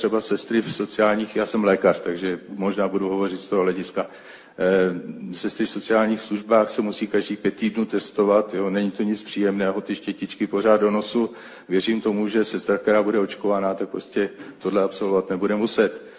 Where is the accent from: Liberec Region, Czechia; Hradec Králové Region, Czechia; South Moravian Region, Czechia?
Hradec Králové Region, Czechia; Trutnov; já jsem z Podkrkonošského Trutnova